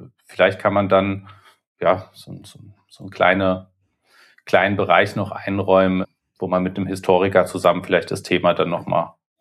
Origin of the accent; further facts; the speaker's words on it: Germany; Genau, und wie wir jetzt eben gerade darüber reden, okay, für uns als Deutsche, gerade wenn es jetzt um den Zweiten Weltkrieg geht